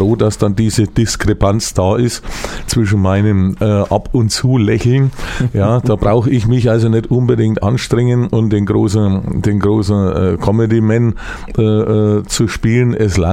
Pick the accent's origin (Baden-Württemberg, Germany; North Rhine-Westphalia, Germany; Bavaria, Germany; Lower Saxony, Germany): Bavaria, Germany; accent: Franconian; für meine fränkische Mundart, die teilweise vielleicht historisch nachempfunden ist